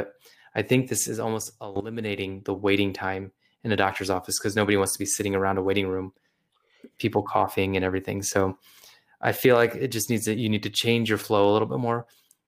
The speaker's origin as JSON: {"language": "English", "town": "Toledo", "region": "Ohio", "country": "United States", "tie": "born or raised there", "said": "I'm back in Ohio. I'm back in my hometown of around Toledo, Ohio, and we're visiting my in-laws right now."}